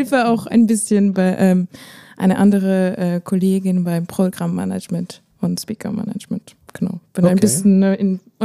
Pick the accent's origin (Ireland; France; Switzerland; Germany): France; German is a second language; ich komme aus Frankreich, das hört man eventuell durch die paar Fragen, die ich beantworten werde.